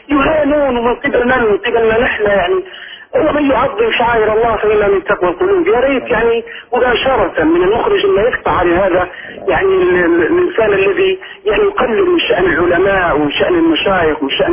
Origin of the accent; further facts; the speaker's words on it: Libya; رسالة كبيرة نحن كليبيين